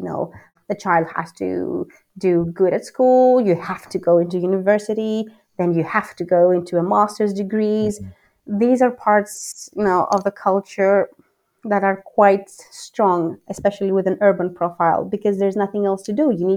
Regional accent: Athens, Attica, Greece; we live in a suburb of Athens, so we're not downtown. So there's not a lot of concrete and all that, you know, buzzing sound of the city.

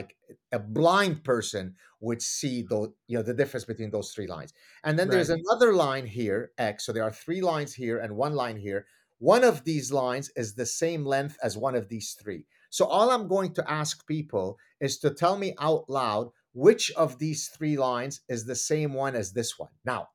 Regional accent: Canada; I'm Canadian. I truly don't have a dog in this fight.

